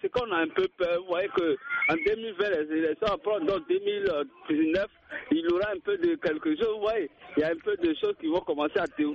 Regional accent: Côte d’Ivoire; also born or lived in Benin; Je suis ivoirien béninois

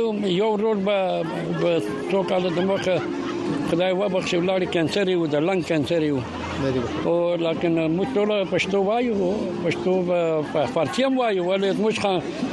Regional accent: Kandahar, Afghanistan; born there; زه په کندهار کې پیدا شوم په کابل بازار کې مشرقي لیسم او مشرقي مکتب ته لاړم

